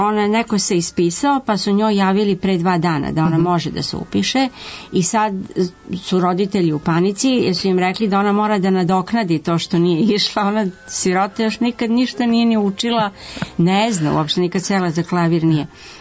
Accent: Russia; Serbian is a second language; ja mislim da je to i kod nas u Rusiji, u Evropi je dosta taj trend, naročito u istočnoj Evropi bio

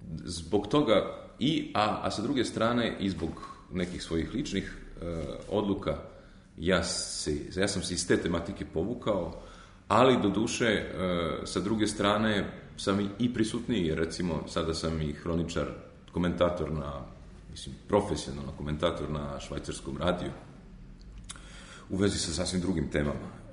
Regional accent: Serbia; šta ja kao Srbin mogu da kažem

